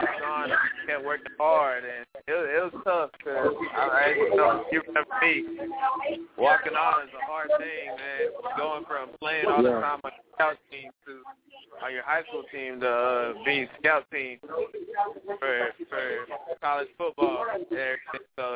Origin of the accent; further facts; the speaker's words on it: Odessa, Texas, United States; I'm from Odessa, Texas.